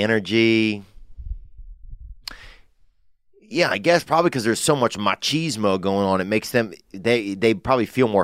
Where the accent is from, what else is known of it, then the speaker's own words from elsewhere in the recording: New Orleans, Louisiana, United States; I grew up around New Orleans, and they got a St. Charles over there.